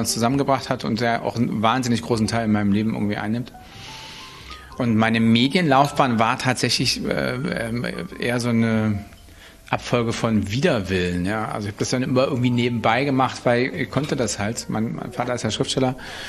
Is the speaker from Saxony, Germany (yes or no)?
yes; Saxony, Germany; also born or lived in Northern Germany; bin in Norddeutschland geboren, bin dann nach Sachsen verschleppt worden